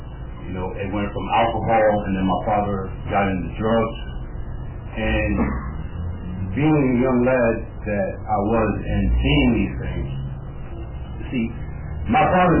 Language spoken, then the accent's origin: English; New York, United States; born there; I was born right here in New York, May 11, 1982.